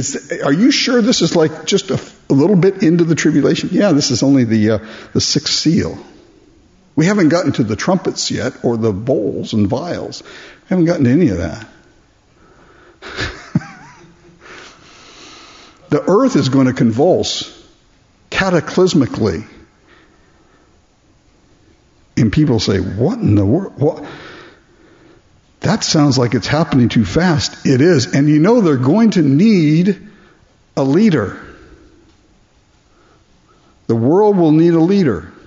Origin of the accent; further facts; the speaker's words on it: Japan; I was raised in Japan, so we had earthquakes frequently in Japan.